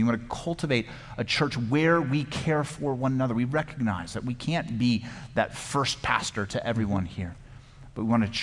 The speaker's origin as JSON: {"language": "English", "town": "Tucson", "region": "Arizona", "country": "United States", "tie": "born or raised there", "said": "I grew up here in Tucson, so at CDO, we had a Christian club."}